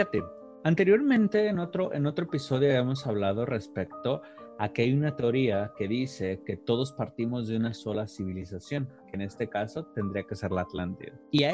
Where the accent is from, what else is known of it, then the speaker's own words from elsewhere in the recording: Mexico; porque somos mexicanos y nos interesa dar a conocer pues un poquito más de nuestra cultura